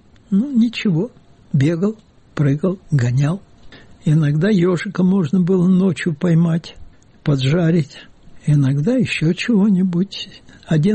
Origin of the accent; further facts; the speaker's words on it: Kyiv, Ukraine; born there; Я родился в Киеве на улице Фундуклеевской. Мама полька, отец еврей.